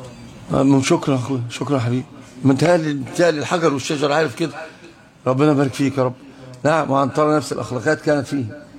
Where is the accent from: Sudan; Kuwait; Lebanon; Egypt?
Egypt; Upper Egypt; لذلك احنا عندنا في الصعيد كلام يعني مثل هذا.